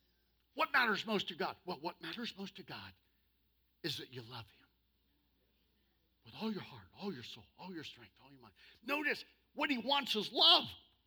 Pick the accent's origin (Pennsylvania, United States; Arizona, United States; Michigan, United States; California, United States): Pennsylvania, United States; Roaring Spring; born there; Now, I was born in Roaring Spring, Pennsylvania. I understand hillbilly. All of my relatives, we're from the hills of PA. Coal mining is our background.